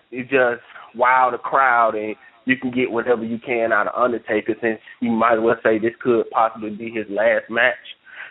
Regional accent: the South, United States; Since you're from the South, like I'm from the South

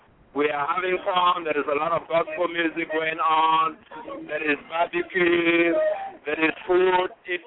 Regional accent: Cameroon; I'm originally from West Africa, Cameroon.

